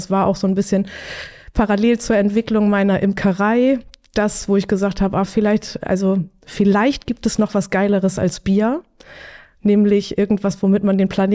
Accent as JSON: {"language": "German", "region": "Hamburg", "country": "Germany", "tie": "born or raised there", "also_born_or_lived": "Nordfriesland", "said": "Jahrgang 88, bin in Hamburg aufgewachsen und in Nordfriesland. Also eigentlich ist es so, Mama Hamburgerin, Papa Nordfriese und ich immer im Wechsel hin und her. Mittlerweile bin ich aber seit 12 Jahren, habe ich heute Morgen ausgerechnet, in Nordfriesland und werde hier wohl auch bleiben."}